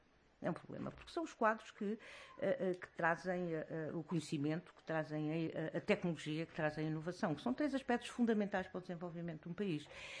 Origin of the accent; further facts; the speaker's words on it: Guinea-Bissau; born there; Porque o meu pai nasceu na Índia, a minha mãe nasceu em Cabo Verde, e é uma cabo-verdiana de gema, eu nasci na Guiné, então quem sou eu, não é?